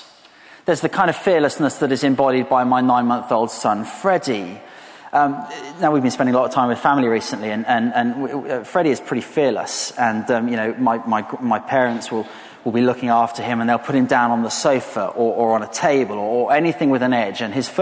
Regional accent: London, United Kingdom; After all, as wonderful as 2012 was as a Londoner, and it was a great year, wasn't it?

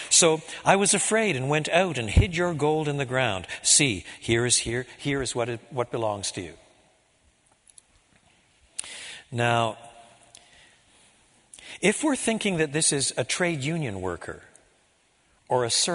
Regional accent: Canada; I was brought up in Canada, but all of my literature and background and so on was from this side of the Atlantic. And on top of that, my parents were both born here.

